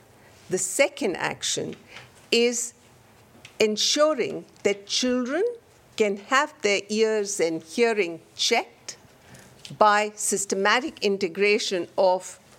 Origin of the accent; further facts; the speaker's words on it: India; I can tell you from having worked for a couple of decades in my home country in India before I joined WHO that I have seen at first hand the impact of these interventions.